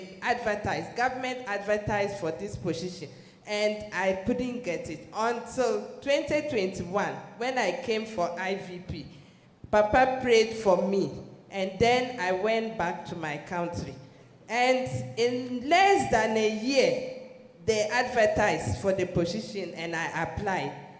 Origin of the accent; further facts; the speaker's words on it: Ghana; English is a second language; and I come from Ghana.